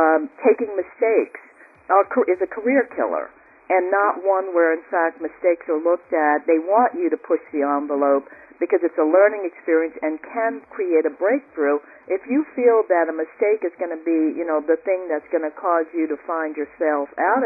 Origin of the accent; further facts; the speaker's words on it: New Orleans, Louisiana, United States; I grew up in New Orleans, went to public school, predominantly a historically black college.